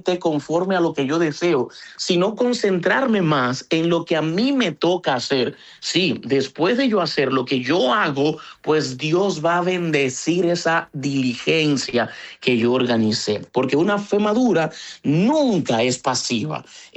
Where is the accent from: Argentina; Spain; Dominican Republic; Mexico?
Dominican Republic; estoy siendo como dominicano, respondiendo una pregunta con otra pregunta